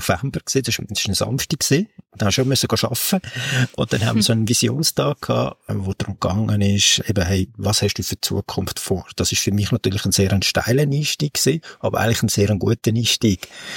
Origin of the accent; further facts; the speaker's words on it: Basel-Landschaft, Switzerland; now in Zurich, Switzerland; Und man würde es nicht denken von meinem Dialekt her, sagen mir die Leute immer, aber aufgewachsen bin ich eigentlich, also nicht eigentlich, sondern bin ich im schönen Kanton Basel-Land in der Muttenser Kurve.